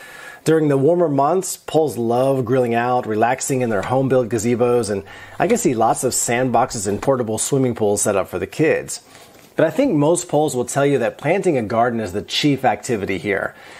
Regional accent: Houston, Texas, United States; Again, I have never come across anything quite like this in my life growing up in Houston, Texas.

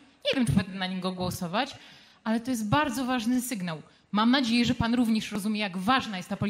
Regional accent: Warsaw, Masovian Voivodeship, Poland; Ja jestem warszawianką. W Warszawie jestem zakochana po uszy

